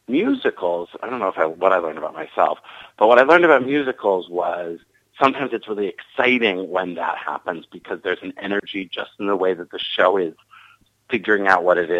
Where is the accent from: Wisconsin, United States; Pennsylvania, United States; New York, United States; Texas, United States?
Pennsylvania, United States; Philadelphia; I grew up in Philadelphia